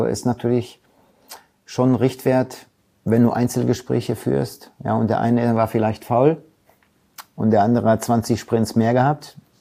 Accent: Recklinghausen, North Rhine-Westphalia, Germany; aber meine Heimat ist natürlich Recklinghausen. Da bin ich groß geworden.

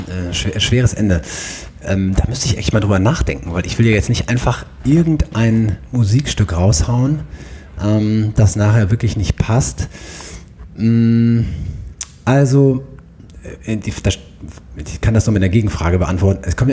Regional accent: Rhineland, Germany; Vielleicht als Rheinländer gebe ich euch das mal mit auf den Weg.

